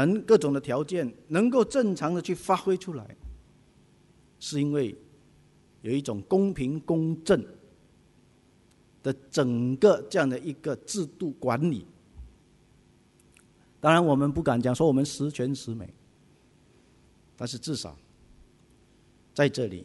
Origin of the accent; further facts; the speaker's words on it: Singapore; 我们新加坡人都到处去旅行，